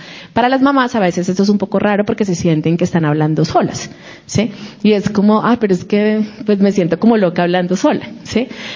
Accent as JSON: {"language": "Spanish", "country": "Colombia", "tie": "born there", "first_language": "es", "said": "Porque si Él permitió que naciéramos aquí en Colombia, ¿sí? Es porque la intención era que nuestra lengua materna fuera el español"}